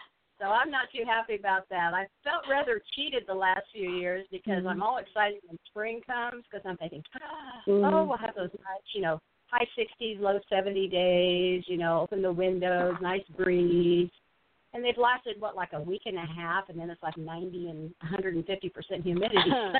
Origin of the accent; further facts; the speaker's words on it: California, United States; now in Texas, United States; I'm a dry heat girl. You know, I'm originally Californian. You know, I escaped there a few years ago.